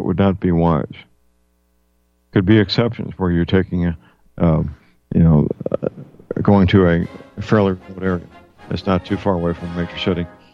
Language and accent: English; St. Louis, Missouri, United States; I'm a two-hour drive from things I visit in St. Louis, my hometown, and it's a reasonable drive.